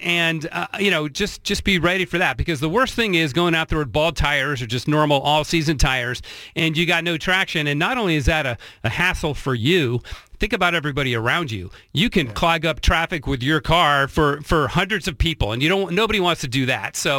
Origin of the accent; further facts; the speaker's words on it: New England, United States; also born or lived in Utah / Toronto; I grew up in New England, lived in Utah.